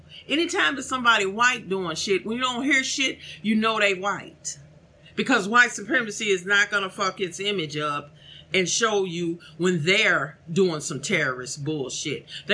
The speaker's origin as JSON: {"language": "English", "town": "St. Louis", "region": "Missouri", "country": "United States", "said": "I'm from St. Louis originally."}